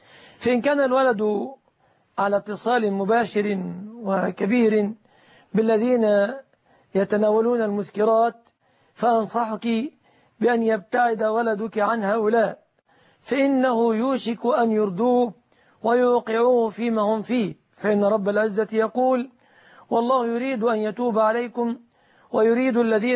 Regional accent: Egypt; في بلادنا مصر

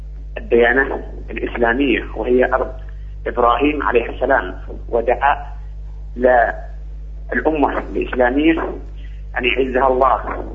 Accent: Yemen; أنا طبعا من اليمن وأحب بلدي

